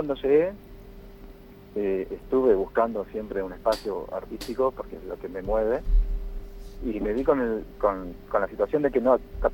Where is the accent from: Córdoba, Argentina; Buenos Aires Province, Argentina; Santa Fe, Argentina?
Buenos Aires Province, Argentina; La Plata; moved away as an adult; now in Puerto Iguazú, Argentina; Yo me vengo de la ciudad de La Plata.